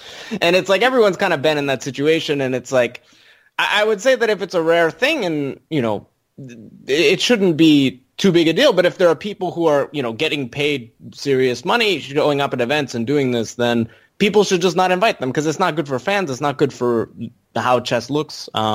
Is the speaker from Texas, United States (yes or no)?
no; New Hampshire, United States; moved away as an adult; So my journey was basically I grew up in New Hampshire, where I was for about – I probably should have looked at this before I got interviewed. But I was about 20 or so, 19, when I went to California.